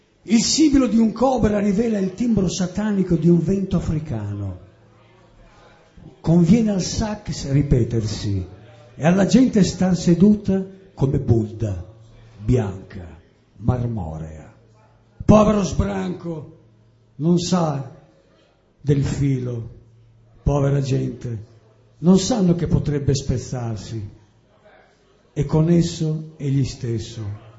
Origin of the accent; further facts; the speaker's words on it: Forlì, Emilia-Romagna, Italy; Allora, vengo da Forlì, però preferivo venire da un universo parallelo.